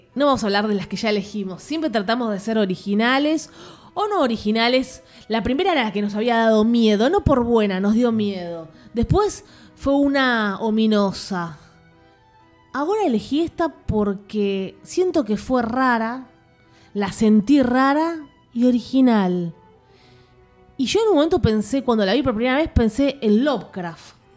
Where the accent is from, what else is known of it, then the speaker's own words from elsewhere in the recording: Argentina; ¡Pero soy argentino!